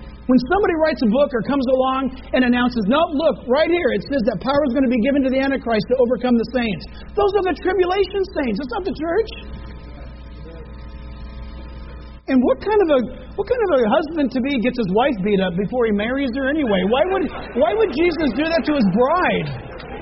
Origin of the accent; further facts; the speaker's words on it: California, United States; Hey, I'm from California. I'm in Texas. I'm a long way from home.